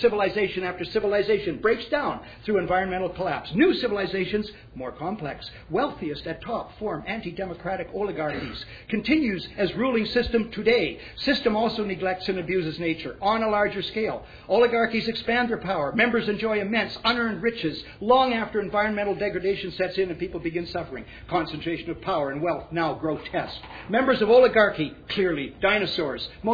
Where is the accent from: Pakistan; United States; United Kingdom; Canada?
Canada; I speak as a Canadian